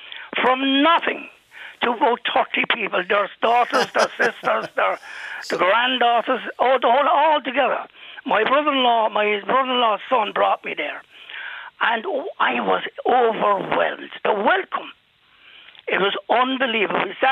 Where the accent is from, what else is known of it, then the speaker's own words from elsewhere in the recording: Cork, Munster, Ireland; also born or lived in Dublin; I was born in Dublin, but reared in Cork.